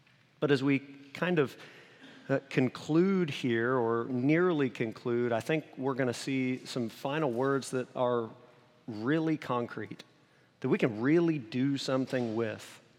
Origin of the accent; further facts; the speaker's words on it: Midwest, United States; I know growing up in the Midwest, it's kind of odd that I'd never been to Chicago, but I hadn't.